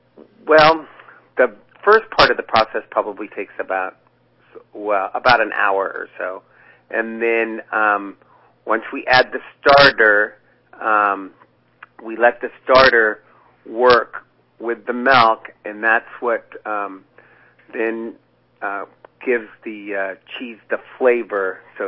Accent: California, United States; now in Orland, United States; Well, we moved up to Orland 11 years ago. I'm originally from Merced County, and I'm a third-generation dairy farmer.

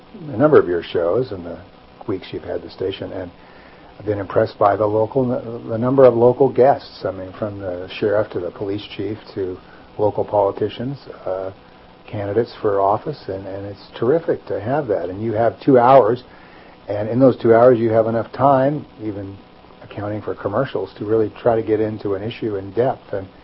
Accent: Redding, California, United States; also born or lived in Japan; I was raised in Reading. I went to local high schools, went to Shasta College, left for college at UC Berkeley, lived a number of places. I've lived overseas. I was in Japan for a number of years, 5 years

